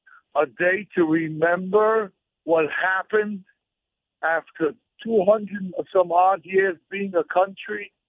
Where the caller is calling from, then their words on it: Brooklyn, New York, United States; I'm calling from Brooklyn, New York.